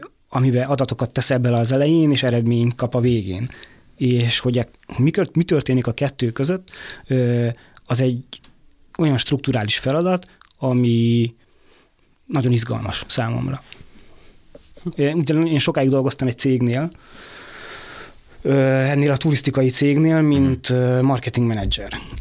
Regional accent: Miskolc, Borsod-Abaúj-Zemplén, Hungary; Ugye én miskolci vagyok, és ott a vasgyárban aztán amíg az egészet le nem számolták, ott aztán termelték a fémet

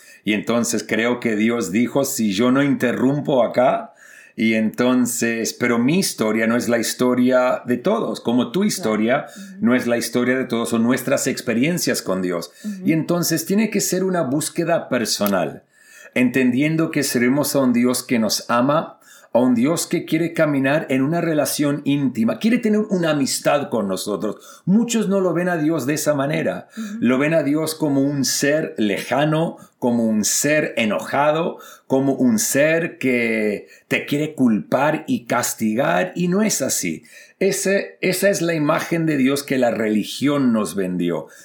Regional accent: Sydney, New South Wales, Australia; Mis padres emigraron desde Buenos Aires, Argentina, a Sydney en el 74. Así que yo soy australiano de nacimiento y crecí en Australia

